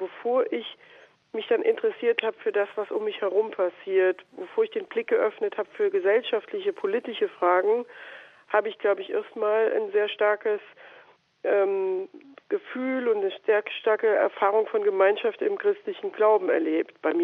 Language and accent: German; Rhineland-Palatinate, Germany; so mit 20, 21 bin ich Landesvorsitzende der Jugendorganisation der SPD in meinem Heimatland Rheinland-Pfalz geworden